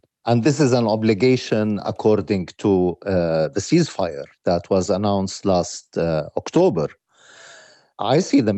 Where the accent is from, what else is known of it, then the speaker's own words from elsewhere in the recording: Gaza, Gaza Strip, Palestine; now in Vienna, Austria; Listen, I'm from Gaza.